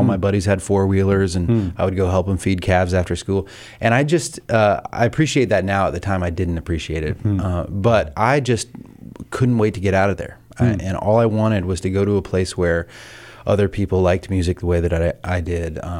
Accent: Southern United States, United States; So I grew up in the South in a small town, one of four kids

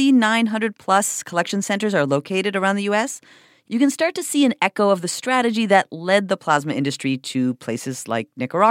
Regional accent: Canada; The rest of the world, including my home country of Canada, largely does not allow it.

